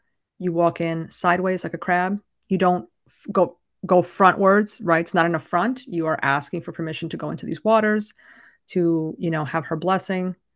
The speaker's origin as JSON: {"language": "English", "town": "New York City", "region": "New York", "country": "United States", "tie": "born there", "said": "Like, I'm from New York. I literally was born in New York City"}